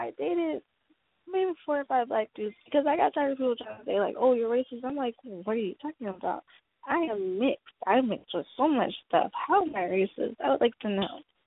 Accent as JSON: {"language": "English", "town": "Houston", "region": "Texas", "country": "United States", "tie": "born or raised there", "said": "But I did not grow up in my grandma's house. I grew up in Southwest Houston in the A-Leaf area, and it's mostly Hispanic, Asian"}